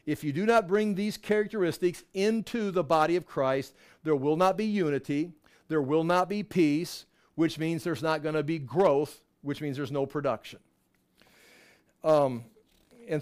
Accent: United States; See, I'm an American. I'm an American from the 1900s, so I've got this standard.

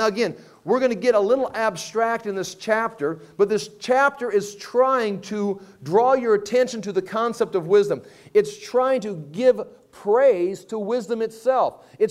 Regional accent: England, United Kingdom; I'm from England.

